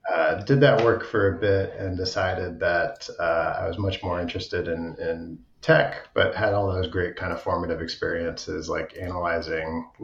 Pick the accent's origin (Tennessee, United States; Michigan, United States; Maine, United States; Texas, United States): Maine, United States; So I grew up in Maine